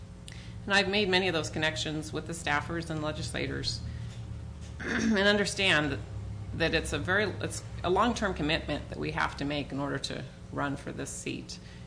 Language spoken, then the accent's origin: English; Ketchikan, Alaska, United States; I was born and raised in Ketchikan, as were all of us.